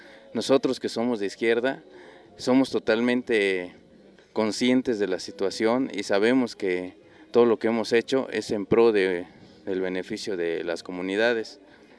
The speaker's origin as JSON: {"language": "Spanish", "region": "Oaxaca", "country": "Mexico", "said": "soy de Oaxaca, soy un indígena que hablo zapoteco de la Sierra Norte."}